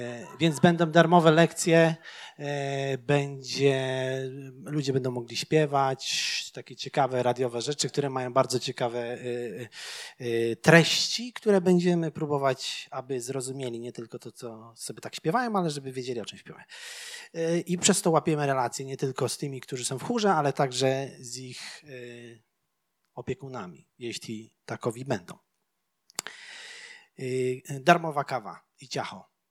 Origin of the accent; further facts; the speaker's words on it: Silesian Voivodeship, Poland; Także ja jestem ze Śląska, przepraszam.